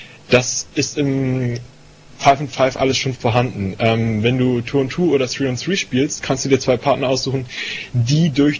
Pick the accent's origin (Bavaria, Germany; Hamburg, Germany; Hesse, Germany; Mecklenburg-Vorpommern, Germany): Hamburg, Germany; ich komme aus Hamburg, bin zurzeit Oberstufenschüler